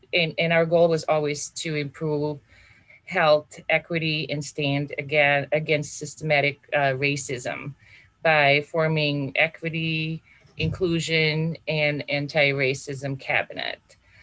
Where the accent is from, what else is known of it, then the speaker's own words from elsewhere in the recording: Bosnia & Herzegovina; now in United States; I am originally from Bosnia and came here in 1995.